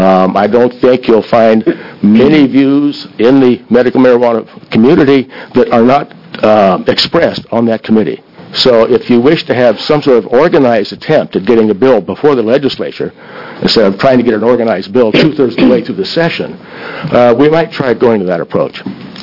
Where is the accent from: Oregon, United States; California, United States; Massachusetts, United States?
Oregon, United States; Williams; I'm from Williams, Oregon, and you have heard from me.